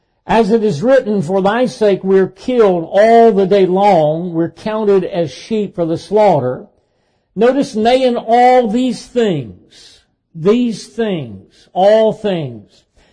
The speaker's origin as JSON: {"language": "English", "town": "Dayton", "region": "Tennessee", "country": "United States", "tie": "born or raised there", "said": "he was the one that debated for creation in the Scopes trial in my hometown in Dayton, Tennessee in 1925."}